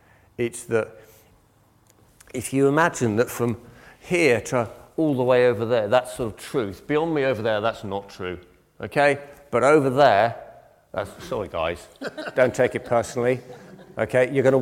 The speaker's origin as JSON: {"language": "English", "country": "Belgium", "tie": "born or raised there", "lives_now": "United Kingdom", "said": "I grew up in Belgium, which is why I wave my hands a lot, because that's what everyone over there does."}